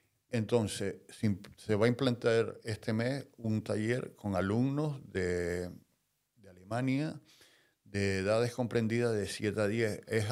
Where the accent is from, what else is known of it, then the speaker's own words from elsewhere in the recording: Tenerife, Canary Islands, Spain; now in Fuerteventura, Spain; Yo mismo vengo de Tenerife. Ya tengo 20 años en la isla. Y ya yo me considero majorero y amo la costa de Fuerteventura.